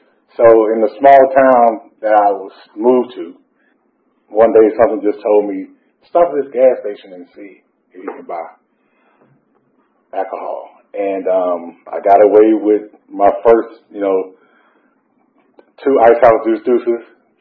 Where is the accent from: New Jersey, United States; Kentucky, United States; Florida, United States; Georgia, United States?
Georgia, United States; Atlanta; I'm from Atlanta, only child